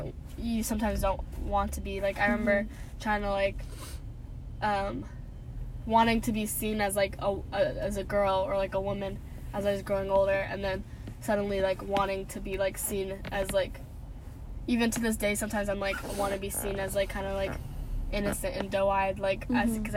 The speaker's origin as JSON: {"language": "English", "country": "United States", "tie": "born or raised there", "said": "Well, I'm an immigrant, but I was raised in the U.S. but I'm from East Africa"}